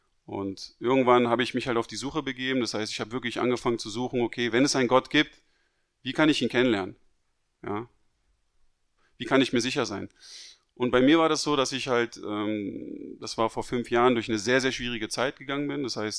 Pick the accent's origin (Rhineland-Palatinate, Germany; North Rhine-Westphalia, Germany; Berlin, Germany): Berlin, Germany; Also ich bin in Berlin groß geworden, bin 31 Jahre alt, meine Familie väterlicherseits kommt aus Griechenland. Meine Mutter ist deutsch. Und ja, ich komme aus einer sehr, sage ich mal, freidenkenden Künstlerfamilie.